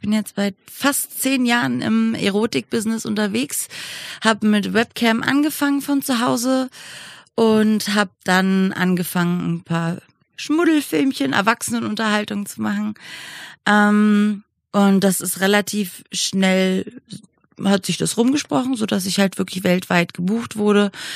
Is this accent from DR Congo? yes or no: no; Berlin, Germany; born there; Bin jetzt 35 Jahre alt und geboren in Berlin und wohne immer noch in Berlin, eine aussterbende Spezies, würde ich fast behaupten.